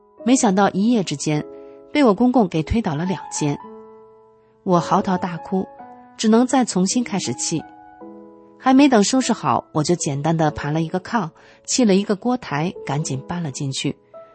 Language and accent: Chinese; Shandong, China; 我是山东人